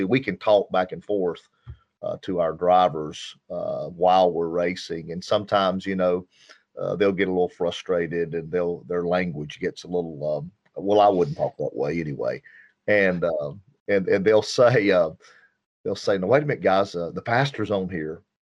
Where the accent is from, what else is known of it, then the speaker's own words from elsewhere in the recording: Hickory, North Carolina, United States; I'm from Hickory, North Carolina, in the famous Hickory Speedway.